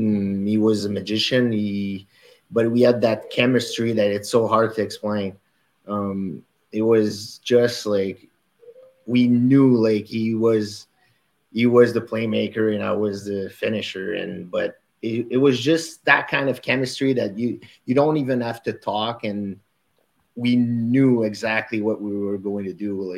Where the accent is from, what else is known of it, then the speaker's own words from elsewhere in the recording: Montreal, Quebec, Canada; I was from Montreal, and I was used to a big city